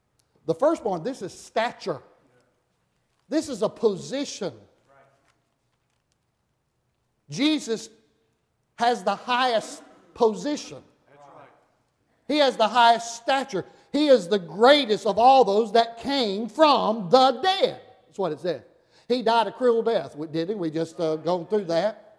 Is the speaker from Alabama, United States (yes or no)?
yes; Alabama, United States; I'm from Alabama, went to Tennessee Temple.